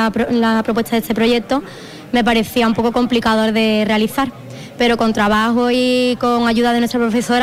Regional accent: Morón de la Frontera, Andalusia, Spain; De Morón de la Frontera.

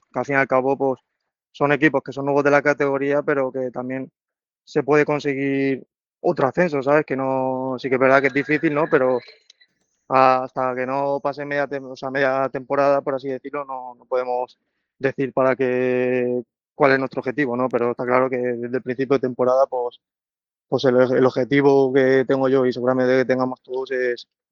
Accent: Barcelona, Catalonia, Spain; Al fin y al cabo yo soy de fuera, soy de Barcelona

